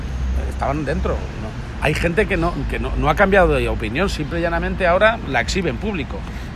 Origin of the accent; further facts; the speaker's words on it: Spain; como ciudadano español, casi prefiero que el que piense una cosa lo diga y lo aflore